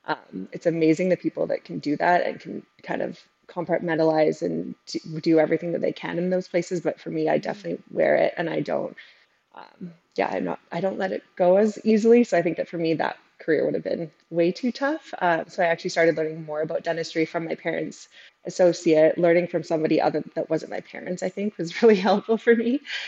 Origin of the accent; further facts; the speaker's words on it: Ontario, Canada; I grew up small town in Northern Ontario